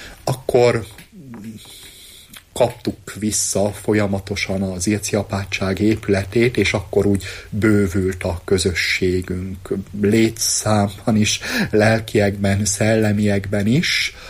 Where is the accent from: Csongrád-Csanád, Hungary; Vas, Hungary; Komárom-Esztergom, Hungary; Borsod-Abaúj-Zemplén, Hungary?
Borsod-Abaúj-Zemplén, Hungary; Én Észak-Magyarországról, Borsod megyéből származok, a gyermekkoromat, fiatalkoromat azt Nyéglátházán töltöttem